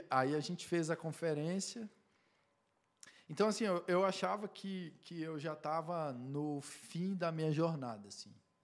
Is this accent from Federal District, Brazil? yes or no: yes; Brasília, Federal District, Brazil; born there; As pessoas me perguntam muito, ah, você é do Piauí? Você... Não. Eu nasci em Brasília.